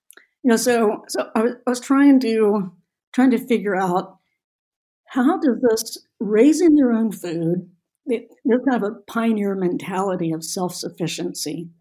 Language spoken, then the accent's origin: English; the South, United States; So partly the simplicity shocked me as a Southerner to make something for a holiday, it has to be complicated.